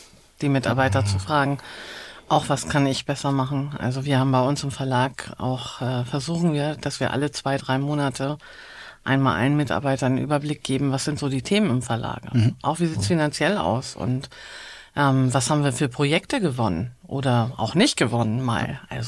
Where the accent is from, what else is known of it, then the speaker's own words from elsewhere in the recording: Hamburg, Germany; Ich bin tatsächlich in Hamburg geboren, aufgewachsen, habe zwischendurch jahrelang im Ausland gelebt und liebe die Stadt aber so sehr, dass ich zurückgekommen bin